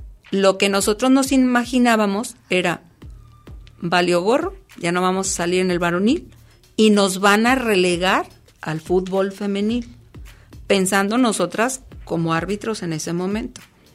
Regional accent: Mexico; Hay ciertas características que nos hacen distinguirnos, que somos árbitros mexicanos

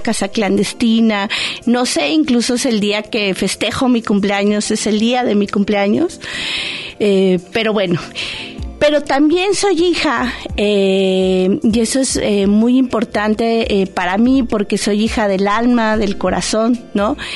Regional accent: Mexico City, Mexico; born there; mi acta de nacimiento dice que nací en Guadalajara. No es verdad. Nací en la Ciudad de México.

